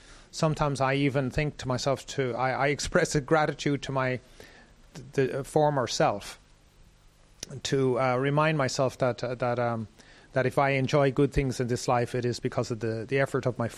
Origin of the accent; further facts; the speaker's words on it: Ireland; now in Sri Lanka; I had a similar situation with my home country in Ireland